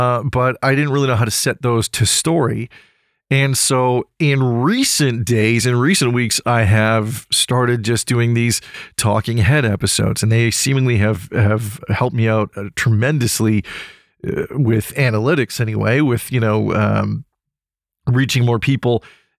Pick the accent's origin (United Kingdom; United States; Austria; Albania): United Kingdom; I mean, I am British after all, and therefore it's colloquial to me. I grew up around that language.